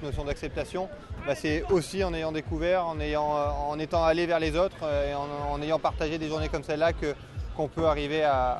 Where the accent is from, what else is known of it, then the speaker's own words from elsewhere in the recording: Font-Romeu, Occitanie, France; des athlètes paralympiques en stage à Font-Romeu, là où j'ai grandi.